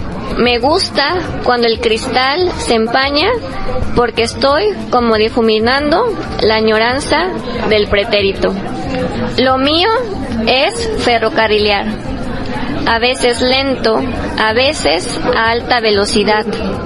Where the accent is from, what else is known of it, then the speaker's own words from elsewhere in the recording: Córdoba, Veracruz, Mexico; yo que soy de Veracruz, de Córdoba, que crecí con todo esto de los ferrocarriles